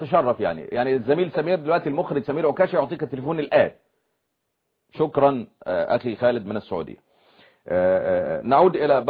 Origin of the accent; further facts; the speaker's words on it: Egypt; عندنا في مصر